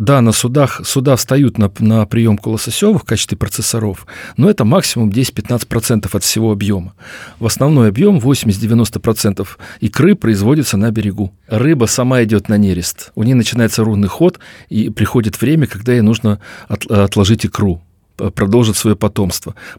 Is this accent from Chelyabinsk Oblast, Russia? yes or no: no; Magadan, Magadan Oblast, Russia; also born or lived in Primorsky Krai; Я вырос в Магадане, детство прошло потом в Приморском крае, школьные годы, вуз.